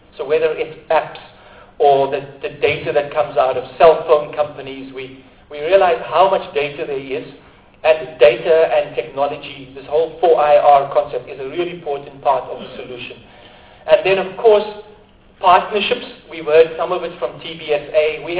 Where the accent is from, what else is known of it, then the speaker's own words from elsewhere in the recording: Hout Bay, Western Cape, South Africa; But I come from House Bay, so it affects me directly when Ivan got stabbed.